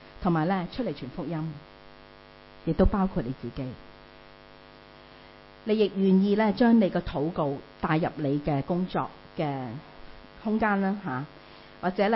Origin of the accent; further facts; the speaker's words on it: Hong Kong; 我们知道，如果我们在香港大的人，我们知道九龙城寨是一个很邪恶黑暗的地方